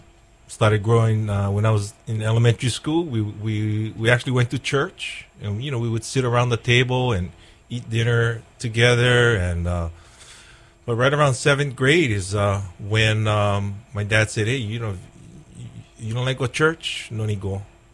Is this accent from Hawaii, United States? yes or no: yes; Kaneohe, Hawaii, United States; I grew up in Kaneohe, God's country